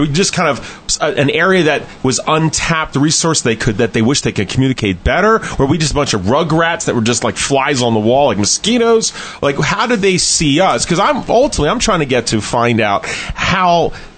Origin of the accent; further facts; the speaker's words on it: Philadelphia, Pennsylvania, United States; My dad's here, Philly. I'm from Philly. So, of course, we're from the uncivilized part of Pennsylvania.